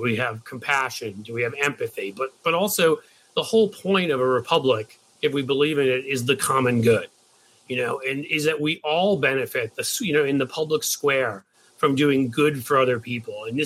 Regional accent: United States; I mean, it offends me, like, as an American, it offends me as a Democrat

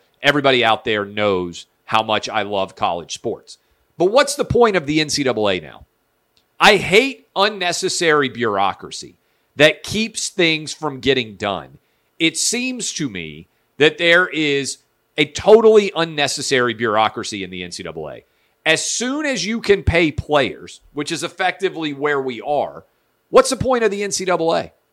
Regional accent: Southern United States, United States; I'm a Southerner, that's to be expected.

